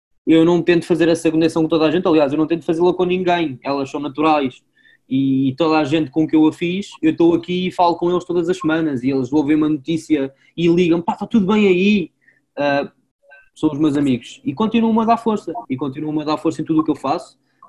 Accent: Mafra, Lisbon, Portugal; also born or lived in Montijo; eu quando era pequenino eu vivia em Mafra.

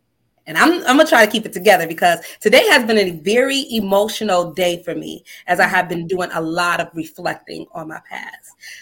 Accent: Buffalo, New York, United States; also born or lived in Lackawanna; My hometown is Buffalo, New York, or Lackawanna, New York. Really small little city outside of Buffalo. And then as a young kid, we moved to Buffalo, which is just right across the bridge.

